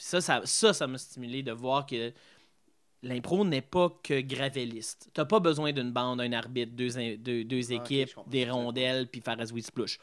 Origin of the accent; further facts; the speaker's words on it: Quebec, Canada; J'étais weird parce que je venais d'arriver du Québec, fait que ma culture était complètement différente